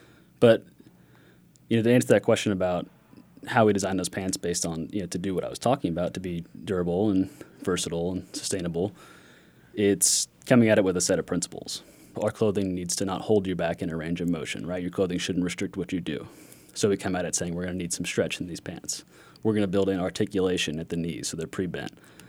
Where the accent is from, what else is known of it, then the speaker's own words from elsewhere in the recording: Arkansas, United States; growing up in Arkansas as an outdoorsman basically my whole life, I grew up camping, hiking, backpacking